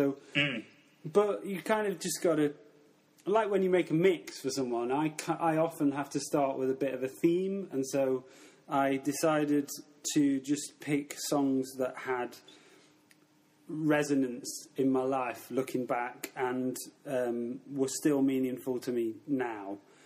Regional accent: Mansfield, East Midlands, United Kingdom; I grew up in Mansfield, a small town near Nottingham, just a sort of standard mining town, I guess. My granddad worked down the pit, and yeah, just a sort of working class background.

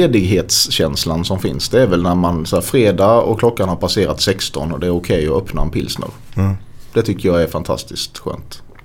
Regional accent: Sölvesborg, Blekinge, Sweden; Det är väldigt få akademiker där jag kommer ifrån.

